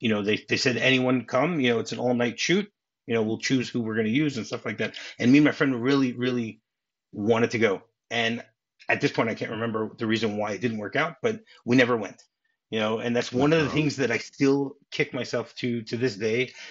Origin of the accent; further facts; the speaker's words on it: Michigan, United States; I mean, I grew up in Michigan.